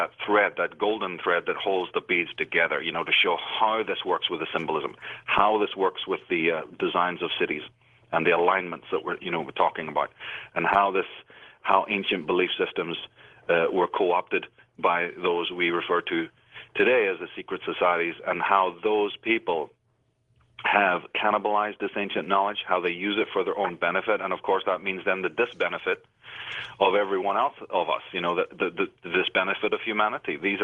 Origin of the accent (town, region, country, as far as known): Ireland